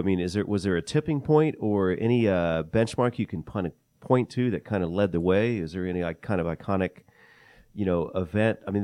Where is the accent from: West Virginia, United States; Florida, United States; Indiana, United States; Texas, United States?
Florida, United States; Miami; born there; also born or lived in Virginia Beach; I was born in Miami, lived in Virginia Beach, and now I'm here. That's pretty much my whole story.